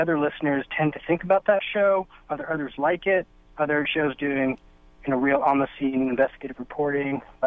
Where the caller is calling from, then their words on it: San Francisco, California, United States; San Francisco.